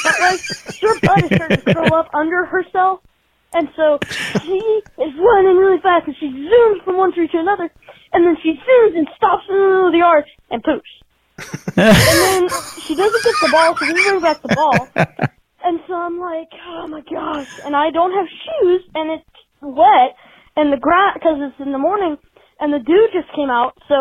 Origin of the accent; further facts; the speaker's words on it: Trenton, Ohio, United States; I'm from Ohio.